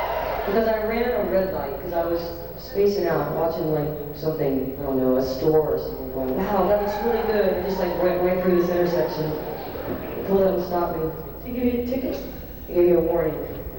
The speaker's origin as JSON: {"language": "English", "region": "Georgia", "country": "United States", "said": "They were nice after I said I was from Georgia."}